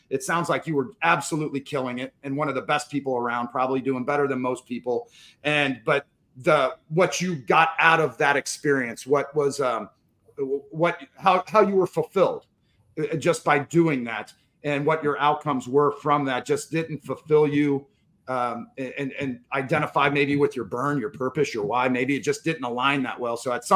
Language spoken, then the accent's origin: English; Pacific Northwest, United States; now in St. Louis, United States; Because I'm a Northwestern, I'm in St. Louis, but I grew up in the Northwest.